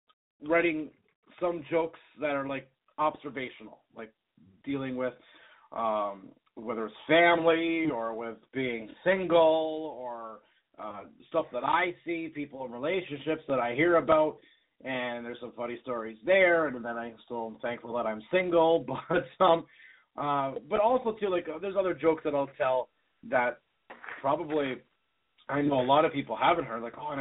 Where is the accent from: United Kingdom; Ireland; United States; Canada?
Canada; Niagara Falls, Ontario; because I'm from Niagara Falls, Canada area, so I do a lot of performing in Canada